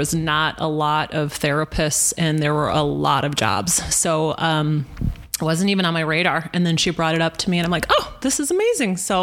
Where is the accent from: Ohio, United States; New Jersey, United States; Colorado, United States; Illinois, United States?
Illinois, United States; Rockford; now in Milwaukee, United States; I'm originally from Rockford, and pretty much all of my friends growing up ended up in Chicago, and I think if it wasn't for me meeting my husband, I'd probably be back in Illinois